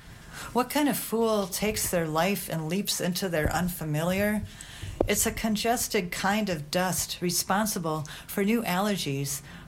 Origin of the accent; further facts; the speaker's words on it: Minnesota, United States; now in Albuquerque, United States; I'm from Minnesota, and I moved to Albuquerque, New Mexico in 2011.